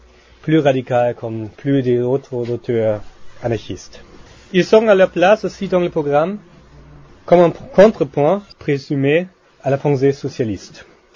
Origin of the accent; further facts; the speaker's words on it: Germany; C'est clair, je suis allemand